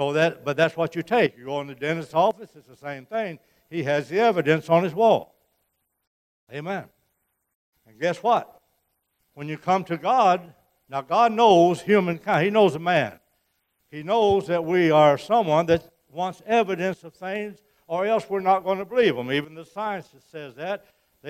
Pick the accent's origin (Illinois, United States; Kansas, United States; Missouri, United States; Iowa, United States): Missouri, United States; I'm from Missouri, and they say you have to show me.